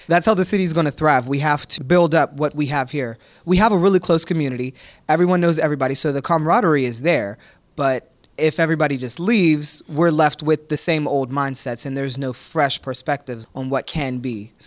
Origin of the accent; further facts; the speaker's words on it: Clairton, Pennsylvania, United States; I grew up here in Clairton. So K through 12, I went to school here. So I saw the city have a lot and then lose a lot.